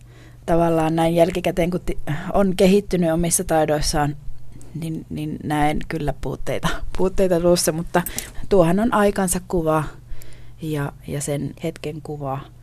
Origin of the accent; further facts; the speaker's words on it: Sevettijärvi, Lapland, Finland; Minä itse olen syntynyt ja kasvanut Sevettijärvellä, joka on kolttasaamelainen kylä.